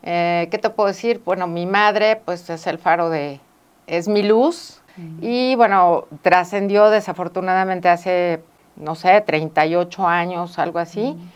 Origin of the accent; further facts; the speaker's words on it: Mexico City, Mexico; now in Morelos, Mexico; Soy originaria de la Ciudad de México mm-hmm. y tengo en Morelos 15 años mm-hmm. y la verdad, pues ahorita ya soy totalmente morelense. Ya no regreso a la Ciudad de México.